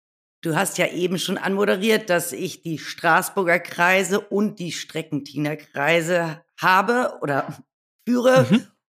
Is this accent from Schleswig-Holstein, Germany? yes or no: no; Hamburg, Germany; Also ich bin eigentlich Hamburgerin, dort geboren, aufgewachsen und habe mein ganzes Leben in Hamburg verbracht. Und seit 2017 bin ich auch in Brandenburg.